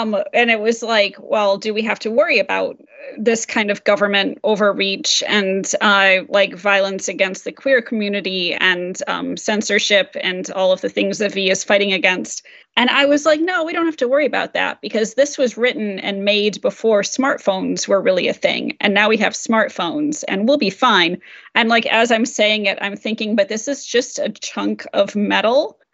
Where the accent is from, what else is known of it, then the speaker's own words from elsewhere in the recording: United States; Well, as an American, I read it more as an attack on his masculinity